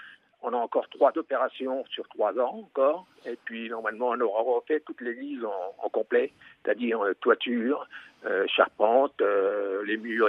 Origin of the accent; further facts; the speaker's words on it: Trigny, Grand Est, France; Je suis natif de la commune, donc je suis né à Trigny il y a déjà 71 ans et je connais très bien ma commune, évidemment.